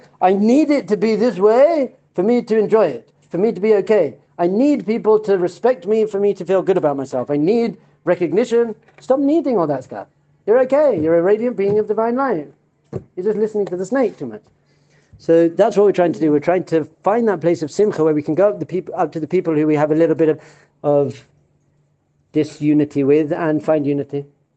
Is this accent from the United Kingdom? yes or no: yes; London, United Kingdom; And I give this example that I'm from London.